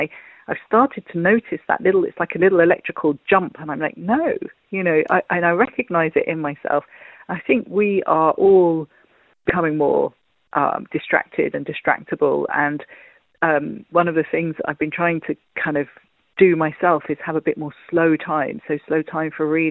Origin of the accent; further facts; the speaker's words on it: London, United Kingdom; I was mixed race. I'm Irish and Thai in South London